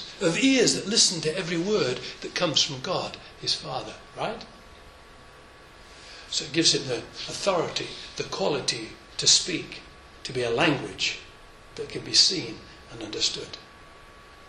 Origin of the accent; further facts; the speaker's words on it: England, United Kingdom; He's Dutch, I'm English.